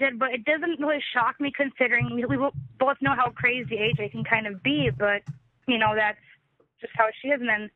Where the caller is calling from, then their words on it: Minnesota, United States; I am calling from Minnesota.